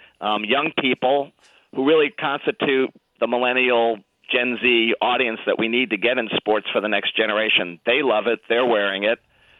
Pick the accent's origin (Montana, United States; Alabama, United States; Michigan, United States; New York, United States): New York, United States; Brooklyn; also born or lived in Bayside; I can remember as a kid growing up in Brooklyn and Bayside putting the portable radio, under my pillow because I shared a room with my brother